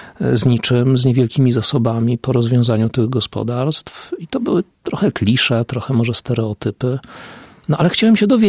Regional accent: Lublin Voivodeship, Poland; Ja w ogóle wychowywałem się na skraju Wyżyny Lubelskiej, północnym skraju, więc ciągnie mnie jednak w tamte strony.

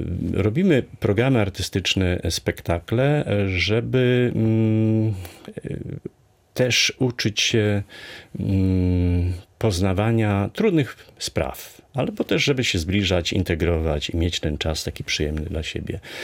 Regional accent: Szczecin, West Pomeranian Voivodeship, Poland; historię Szczecina również, tak? W jakimś nie są przyjezdni, są przyjezdni dawni, przybyli, ale my jesteśmy stąd i tworzymy tą naszą małą ojczyznę.

